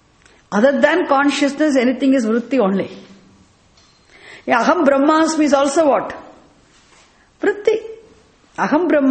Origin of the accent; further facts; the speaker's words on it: India; Relatively right notion. I am an Indian. Relatively right notion.